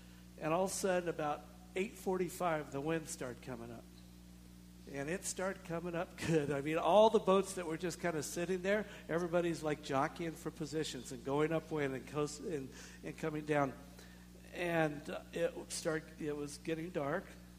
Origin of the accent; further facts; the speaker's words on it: Washington, United States; It's in Spokane, Washington, which is close to where I grew up in Eastern Washington.